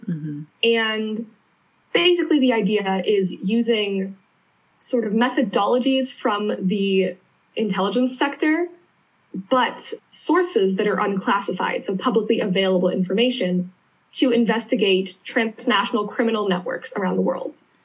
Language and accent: English; Indiana, United States; born or raised there; first language Hebrew; English is a second language; also born or lived in Haifa, Israel